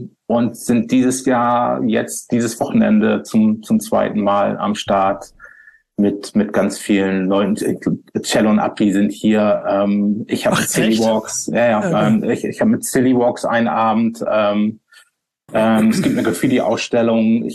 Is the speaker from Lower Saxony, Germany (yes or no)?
no; Bremerhaven, Bremen, Germany; in meiner Heimatstadt, in meiner alten Heimatstadt Bremerhaven